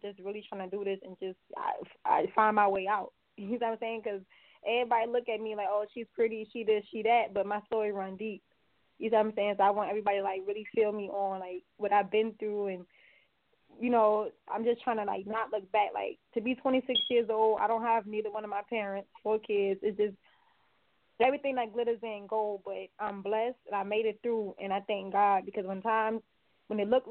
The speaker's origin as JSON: {"language": "English", "region": "New York", "country": "United States", "tie": "born there", "lives_now": "Charleston, United States", "said": "My story runs deep. It's like I was born in New York."}